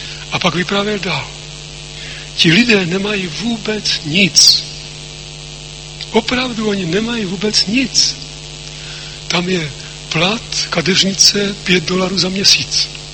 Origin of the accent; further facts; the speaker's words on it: Bohemia, Czechia; když se dověděl, že jsem z Čech